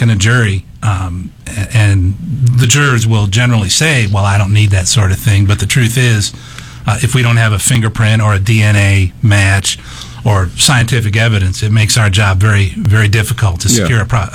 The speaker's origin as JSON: {"language": "English", "region": "Michigan", "country": "United States", "tie": "born or raised there", "said": "Well, Jack, I grew up in Michigan."}